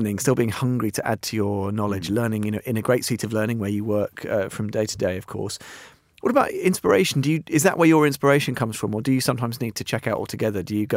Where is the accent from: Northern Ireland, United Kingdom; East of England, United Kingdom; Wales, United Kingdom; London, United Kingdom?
London, United Kingdom; I'm certainly glad, speaking as a Londoner, that you've stayed here for so long.